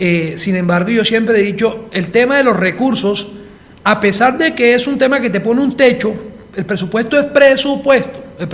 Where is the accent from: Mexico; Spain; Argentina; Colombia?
Colombia; somos nosotros los colombianos.